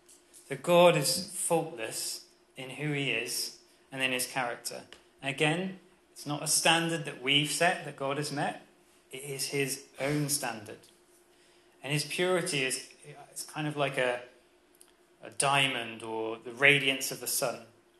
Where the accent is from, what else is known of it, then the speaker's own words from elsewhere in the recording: United Kingdom; as British people, we think that it's great to name things after kings and queens